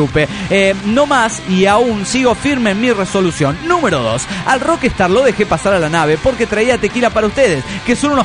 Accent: Guayaquil, Guayas, Ecuador; de Guayaquil, Ecuador.

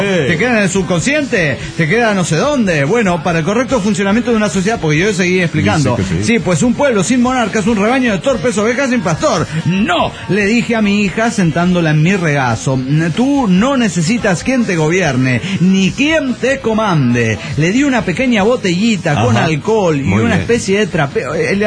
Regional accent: Hermosillo, Sonora, Mexico; now in Barcelona, Spain; de Hermosillo, Sonora, en Barcelona, España.

